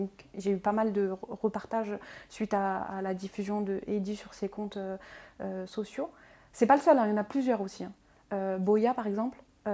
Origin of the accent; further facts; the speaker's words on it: Pantin, Île-de-France, France; tu habites juste à côté de. Parce que moi, je suis de Pantin, lui, d'Aubervilliers.